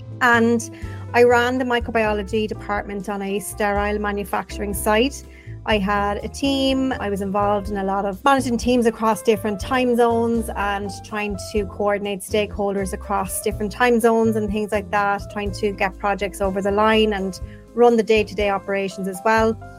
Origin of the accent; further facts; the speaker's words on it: Ireland; I'm from Ireland.